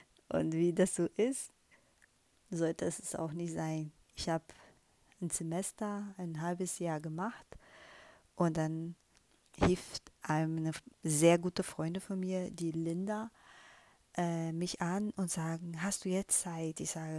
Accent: North Region, Brazil; wir sind aus Nordbrasilien, aus Amazonia um die Ecke da.

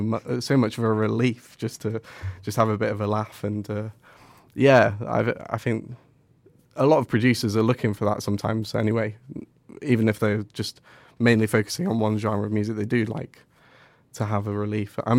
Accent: Hong Kong; born there; I was born in Hong Kong, but I don't think I'll do one there.

